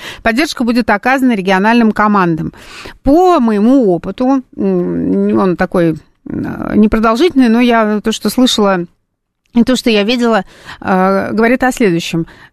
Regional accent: Saint Petersburg, Russia; now in Moscow, Russia; я там сама родом из Петербурга, я в Москве живу 20 лет, и я уже, конечно, я здесь очень сильно прижилась

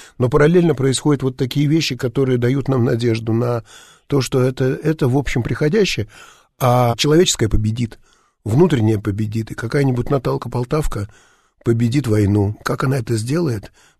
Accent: Vladivostok, Primorsky Krai, Russia; Дело в том, что я родился и вырос в Владивостоке

